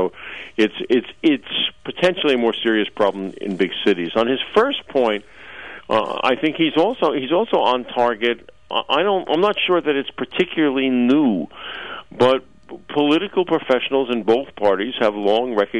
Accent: New Jersey, United States; And I grew up in New Jersey, so I imbibed this as a child.

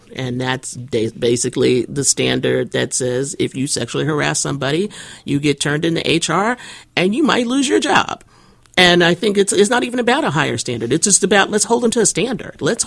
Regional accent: Texas, United States; I mean, we just had some people I'm from Texas.

